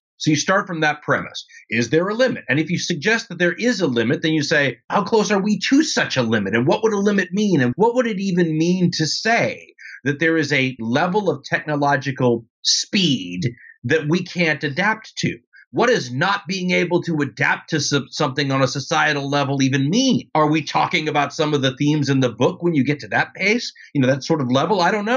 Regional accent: United States; Obviously, as an American, I'm looking at a system

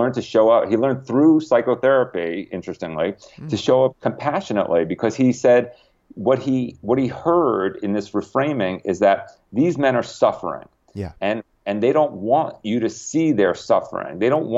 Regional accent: Connecticut, United States; Like when I was growing up in Connecticut, if you tried to explain to my grandmother that a black man would be president

